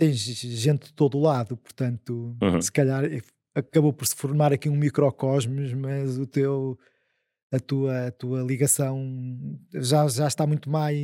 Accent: Coimbra, Centro, Portugal; Então, eu nasci em Coimbra. O meu pai era professor na Faculdade de Medicina, a minha mãe era médica, fiz o meu liceu todo em Coimbra, nós somos 5 irmãos, mas o meu pai tinha uma casa no Minho, em Ponte da Barca

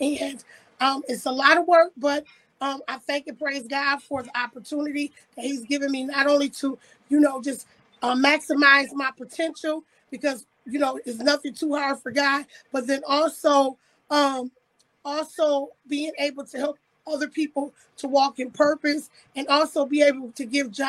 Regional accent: Jamaica; I guess because I'm Jamaican, you know, Jamaicans have many jobs.

